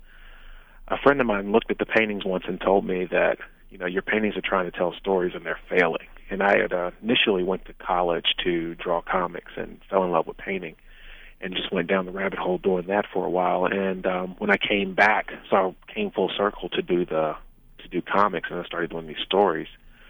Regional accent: Virginia, United States; moved away as an adult; also born or lived in Boston; I'm from Virginia originally, and I moved to Boston, and I was there for 2 years.

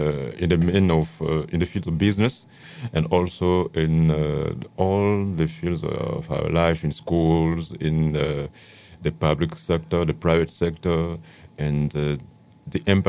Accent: Côte d’Ivoire; English is a second language; I come from Ivory Coast in West Africa

